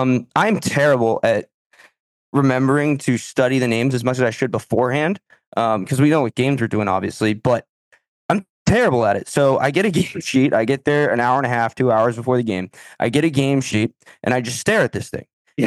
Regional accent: Wenham, Massachusetts, United States; I'm from Wenham.

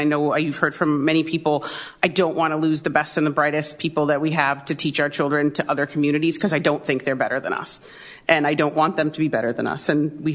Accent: Beverly, Massachusetts, United States; I've been a teacher in Beverly for 22 years. I was raised in Beverly from the time I was 3 years old. My mom still lives here.

